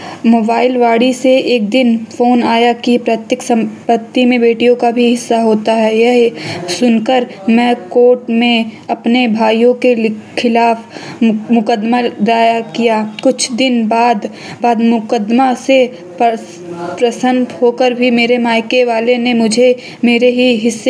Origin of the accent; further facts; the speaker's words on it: Uttar Pradesh, India; मैं संत कबीर नगर जिले की रहने वाली हूँ।